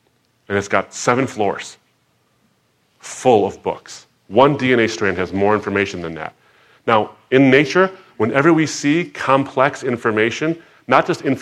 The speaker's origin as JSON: {"language": "English", "region": "Michigan", "country": "United States", "said": "I'm from Michigan."}